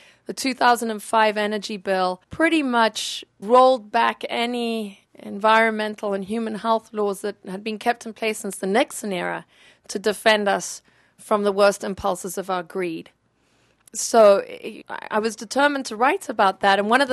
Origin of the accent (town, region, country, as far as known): Zambia; accent: peculiar accent